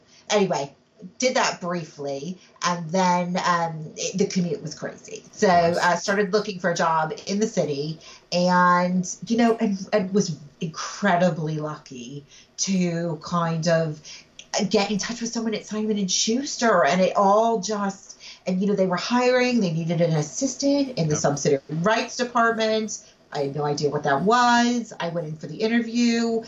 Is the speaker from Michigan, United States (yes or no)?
yes; Ann Arbor, Michigan, United States; So I was not born in Michigan, but I grew up in Ann Arbor, Michigan.